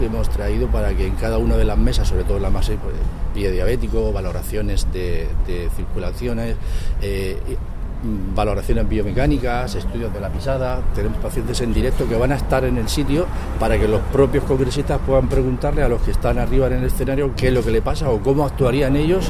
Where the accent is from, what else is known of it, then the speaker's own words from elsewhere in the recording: Cartagena, Region of Murcia, Spain; presidente y vicepresidente somos de Cartagena